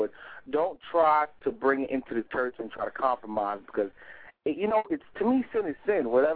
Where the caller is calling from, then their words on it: New York, United States; Calling from New York.